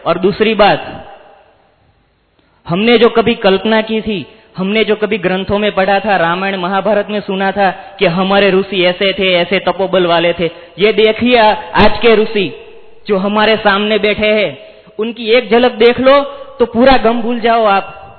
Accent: Amreli, Gujarat, India; मैं अमरेली गुजरात से आया हूँ।

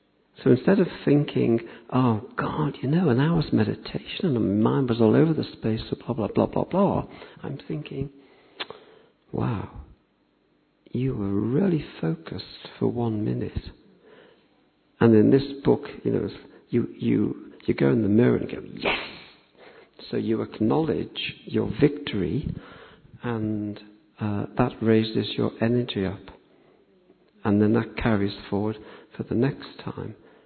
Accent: Liverpool, North West England, United Kingdom; I work with kids and I'm from Liverpool and I'm a bit chatty, a bit conversationalist.

